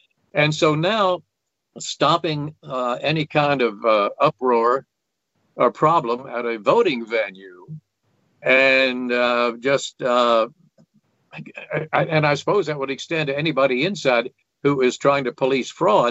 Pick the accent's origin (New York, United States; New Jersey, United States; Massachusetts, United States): New Jersey, United States; But the fact that I was from New Jersey cast a certain aura about me that seemed to fascinate them.